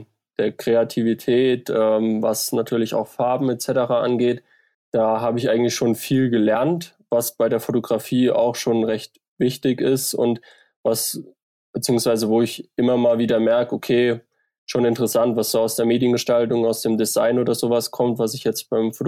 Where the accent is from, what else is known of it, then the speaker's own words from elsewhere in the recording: Thuringia, Germany; was bei uns in Thüringen, sage ich mal, ja immer so der Punkt ist